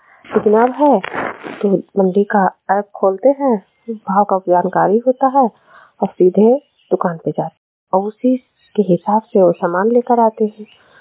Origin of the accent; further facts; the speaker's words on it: Bahraich, Uttar Pradesh, India; मैं विकास खंड विशेषगंज से हूँ, जिला बहराइच से, ग्राम पंचायत लखारामपुर, गांव लखारामपुर से।